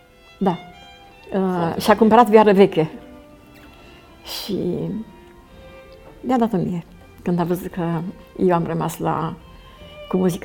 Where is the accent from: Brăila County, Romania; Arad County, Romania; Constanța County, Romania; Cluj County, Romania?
Arad County, Romania; Arad; born there; M-am născut în Arad, într-o familie adventistă.